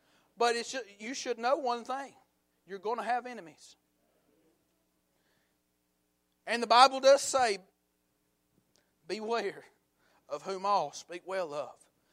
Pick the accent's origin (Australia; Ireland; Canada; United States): United States; Y'all forgive me if I'm pronouncing his name wrong, because I am from Paulding County.